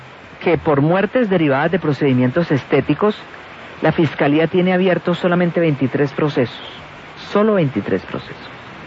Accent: Cali, Valle del Cauca, Colombia; En mi ciudad de Cali, por ejemplo, donde yo soy, donde yo nací

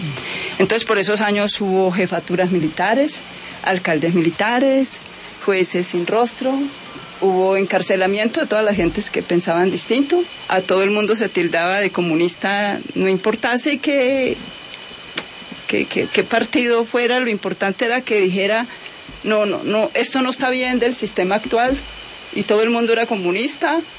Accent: Santa Rosa de Osos, Antioquia, Colombia; Yo soy de Santa Rosa de Osos

